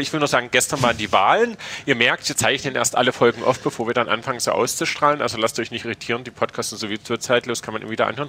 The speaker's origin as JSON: {"language": "German", "town": "Dresden", "region": "Saxony", "country": "Germany", "said": "als Dresdner"}